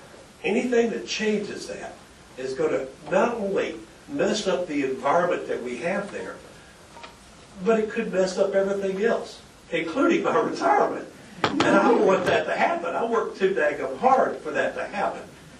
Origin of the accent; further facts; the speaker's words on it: South Carolina, United States; I came from South Carolina. I came from a metropolitan area in South Carolina to a rural area in Brown County.